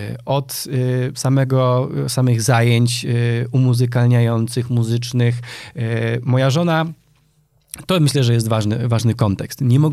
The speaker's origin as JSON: {"language": "Polish", "town": "Częstochowa", "region": "Silesian Voivodeship", "country": "Poland", "said": "Ja jestem z Częstochowy, więc u nas funkcjonowała w dużej mierze, byłem członkiem … przez jakiś czas"}